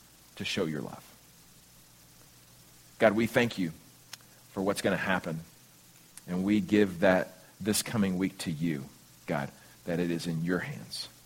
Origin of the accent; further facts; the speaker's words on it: Houston, Texas, United States; I remember growing up in Houston, and our family would go down to the beach to Galveston